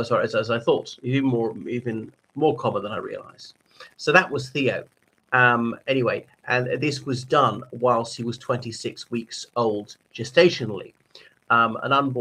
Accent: Ireland; from Ireland.

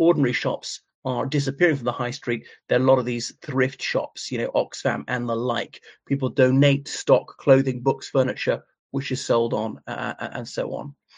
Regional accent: Ireland; from Ireland.

